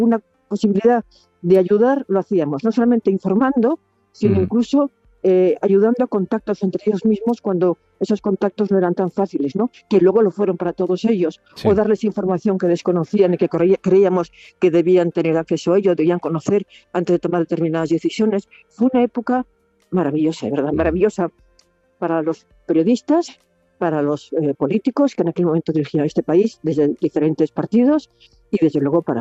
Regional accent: Seville, Andalusia, Spain; Sí, vivía en Heliópolis

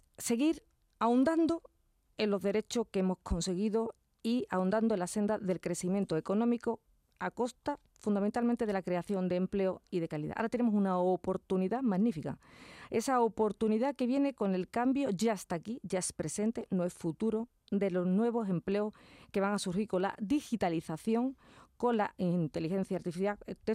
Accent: Écija, Andalusia, Spain; accent: Andalusian, Sevillian; con este acento andaluz, sevillano, con un toque, si me lo permite, ecijano, que es mi pueblo.

